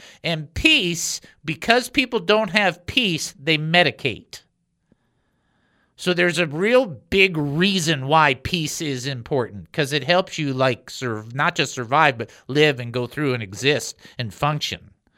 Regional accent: Michigan, United States; Okay, so I grew up in Michigan.

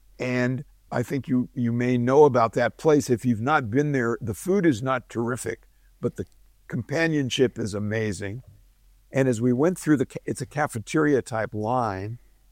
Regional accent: California, United States; I'm a lawyer from California.

